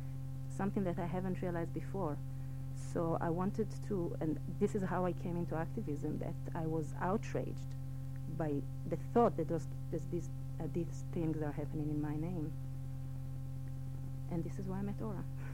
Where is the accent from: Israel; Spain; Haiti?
Israel; English is a second language; now in New York, United States; I grew up in the Israeli public school education. And growing up in Israel, I've been to New York now only for 6 years.